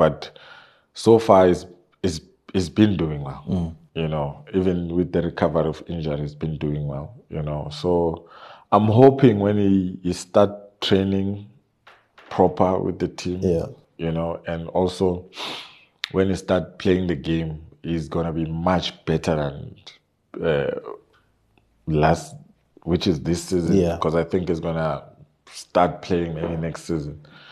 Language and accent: English; South Africa; But it helped us as South African, the national team as well, to do well, you know.